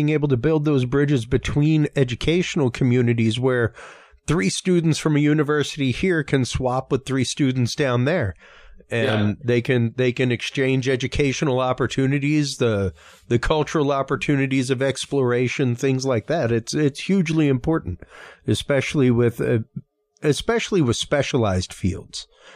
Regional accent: Louisiana, United States; Like I myself, as a Cajun

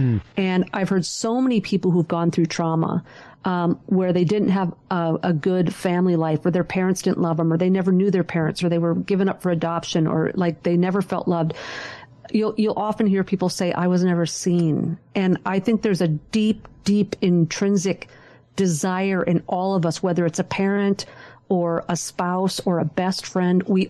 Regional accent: Minnesota, United States; You know, I'm from Minnesota. We put you down to the one syllable.

